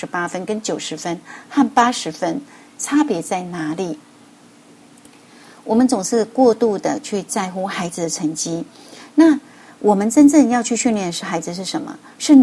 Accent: China; 也就是我们中国人说什么身教

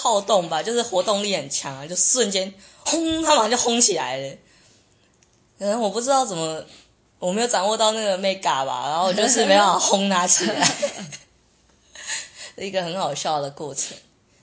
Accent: Taiwan; 然后他们一听到我是台湾的就叫我去国际教学中心国际班

